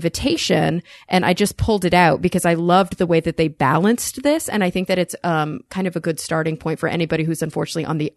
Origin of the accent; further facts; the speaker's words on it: the South, United States; I mean, I'm from the South. I can say this.